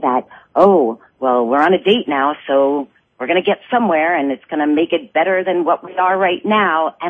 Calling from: Hayward, California, United States; I'm calling from Hayward, California.

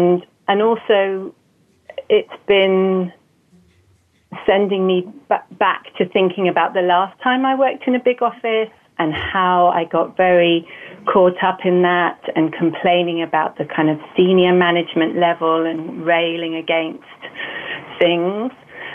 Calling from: Oxford, South East England, United Kingdom; I'm calling from Oxford in England.

